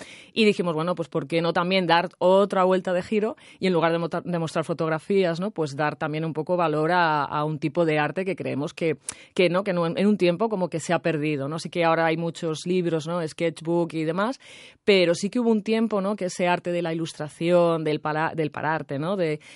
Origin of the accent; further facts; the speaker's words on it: Madrid, Community of Madrid, Spain; yo soy de Madrid